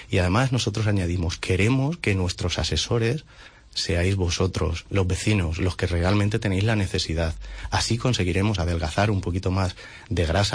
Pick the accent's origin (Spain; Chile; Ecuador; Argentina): Spain; Alicante, Valencian Community; born there; now in Toledo, Spain; Soy nacido en Alicante, me pregunta mucha gente, y vecino de Toledo.